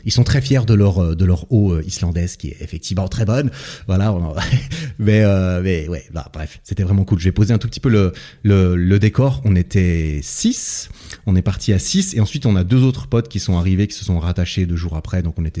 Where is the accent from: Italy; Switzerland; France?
Switzerland; moi j'habite en Suisse. Je viens de Suisse, j'ai l'habitude de vivre en Suisse, là où le coût de la vie est assez élevé.